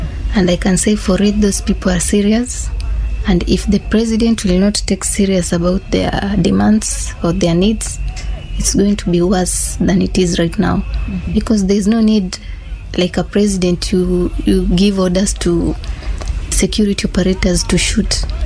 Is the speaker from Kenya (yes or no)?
yes; Kenya; I'm a Gen Z. Second, I participated because I am a Kenyan.